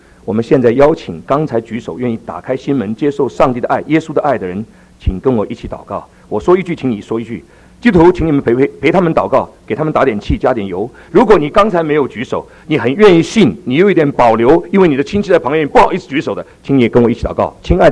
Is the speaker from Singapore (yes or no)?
no; Taiwan; 我从台湾来，没有别的目的，就是要把